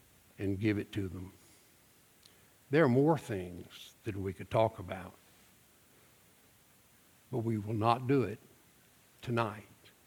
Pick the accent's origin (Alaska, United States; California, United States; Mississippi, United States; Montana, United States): Mississippi, United States; Osaka; We're from Osaka, Mississippi. Now, I know you scratch your head and say, where in the world is Osaka, Mississippi? But she's from the same town.